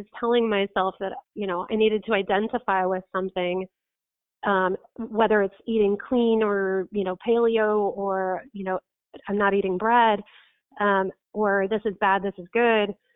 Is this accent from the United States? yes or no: yes; Midwest, United States; I was raised in the Midwest in a household that was very disruptive, very chaotic.